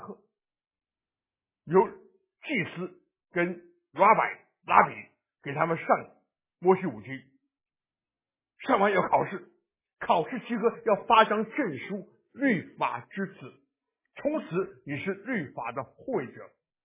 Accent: Taiwan; 我们小时候在台湾

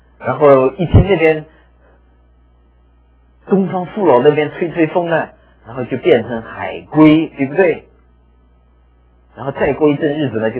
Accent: China; now in United States; 我的介绍是，出生成长在中国，重生得救在美国，永久定居在天国。

